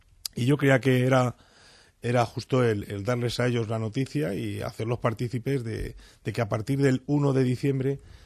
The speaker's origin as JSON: {"language": "Spanish", "town": "Madrid", "region": "Community of Madrid", "country": "Spain", "said": "porque yo soy madrileño."}